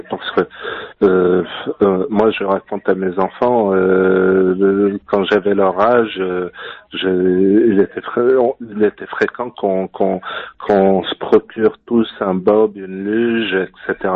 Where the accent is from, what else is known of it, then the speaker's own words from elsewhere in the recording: Chambéry, Auvergne-Rhône-Alpes, France; moi, je suis né en Savoie.